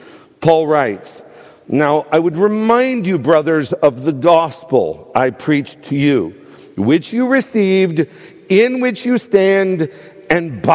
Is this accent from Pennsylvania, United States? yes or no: yes; DuBois, Pennsylvania, United States; I was raised in a small Christian and Missionary Alliance church in my hometown of Dubois, Pennsylvania.